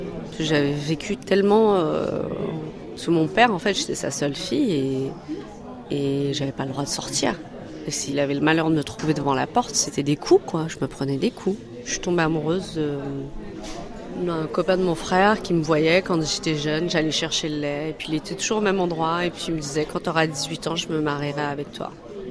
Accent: Sidi Kacem, Rabat-Salé-Kénitra, Morocco; born there; Je suis née au Maroc, dans un petit village qui s'appelle Sidi Qassem. Voilà, c'est entre Fès et Meknès. Donc, je suis une bléda, comme on peut dire.

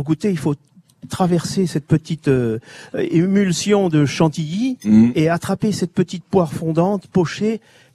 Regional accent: Itsassou, Nouvelle-Aquitaine, France; Et je suis également d'Itsassou.

